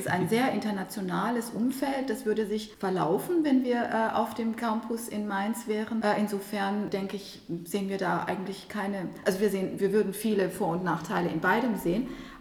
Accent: Istanbul, Turkey; German is a second language; now in Germersheim, Germany; ich komme auch aus Istanbul.

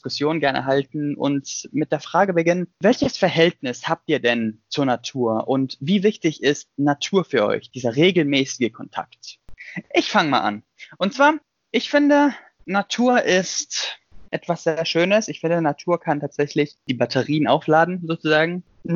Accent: Greece; German is a second language; Ich komme ja aus Griechenland und in Griechenland haben wir ein Meer und im Meer gibt es sehr viele Quallen.

